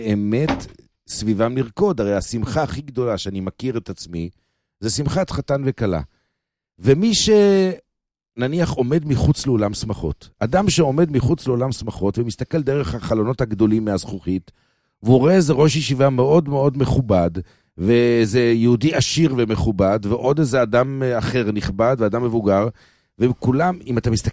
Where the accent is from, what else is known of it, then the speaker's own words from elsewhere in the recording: Bnei Brak, Tel Aviv District, Israel; מה שאני זוכר בתור ילד בבני ברק